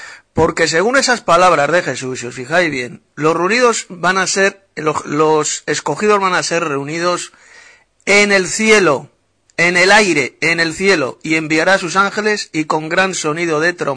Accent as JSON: {"language": "Spanish", "town": "Madrid", "region": "Community of Madrid", "country": "Spain", "said": "de Madrid, España."}